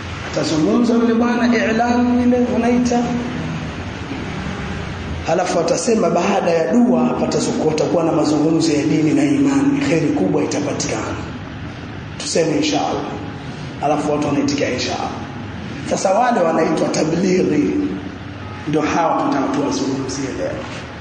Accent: Tanga, Tanga Region, Tanzania; Sisi pia tumetoka. Mimi nimetoka huko Tanzania, Tanga.

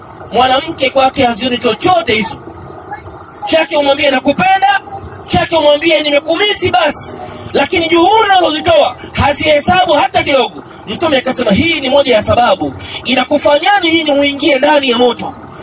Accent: Tanzania; Mimi ni Mtanzania, wewe ni Mtanzania, yule ni Mtanzania. Lakini pia achilia mbali kwamba sisi ni Watanzania, sisi ni Waislamu

